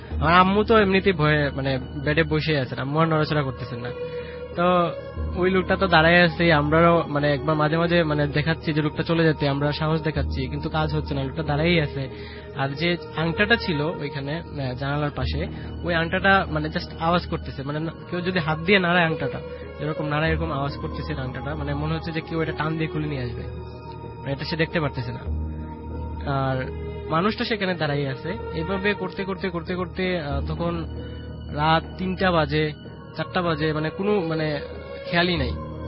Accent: Dhaka, Dhaka Division, Bangladesh; আমি এসেছি ঢাকা ফার্মগেট থেকে।

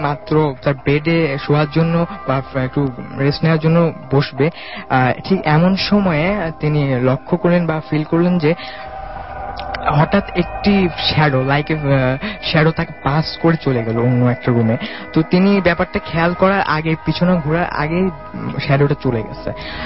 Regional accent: Dhaka, Dhaka Division, Bangladesh; ধানমন্ডি থেকে এসেছি, Dhaka college first year.

